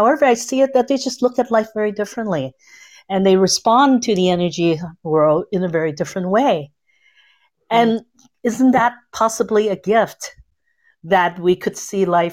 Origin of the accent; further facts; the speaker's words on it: Canada; and she's from California, I'm from Canada, okay?